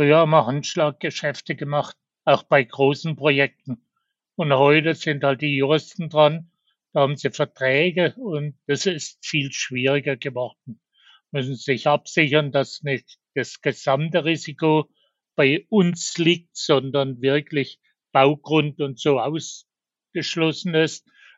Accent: Schwanau, Baden-Württemberg, Germany; auch schon in Schwanau, in meiner Heimatgemeinde, gebaut haben, das Büro gebaut haben und die erste Bauetappe

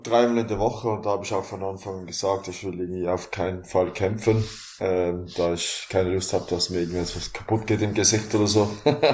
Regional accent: Basel, Basel-Stadt, Switzerland; bin 32 Jahre alt, ich komme aus Basel, aus der Schweiz.

